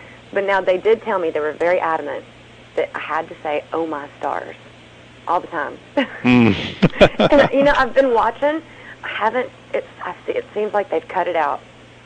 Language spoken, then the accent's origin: English; the South, United States; accent: Southern; Yeah, everybody always comments on my accent.